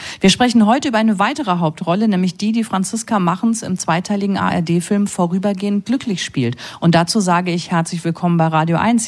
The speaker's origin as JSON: {"language": "German", "region": "North Rhine-Westphalia", "country": "Germany", "tie": "born or raised there", "said": "Meine Heimat."}